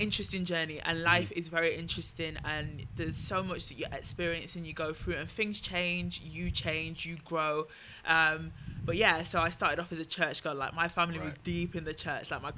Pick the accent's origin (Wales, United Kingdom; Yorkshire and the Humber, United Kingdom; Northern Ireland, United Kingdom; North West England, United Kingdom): North West England, United Kingdom; Manchester; So I'm a northern girl. I always tell everyone this. I'm a Mancunian.